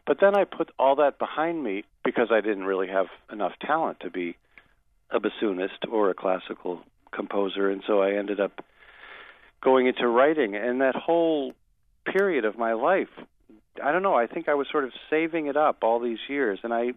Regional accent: Rochester, New York, United States; Well, a traveling sprinkler is not as much needed in Maine or where I grew up in Rochester, New York, as in other places.

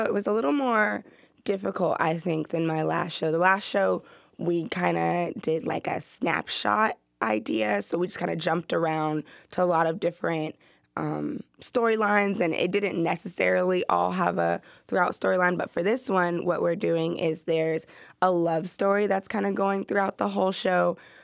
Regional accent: Atlanta, Georgia, United States

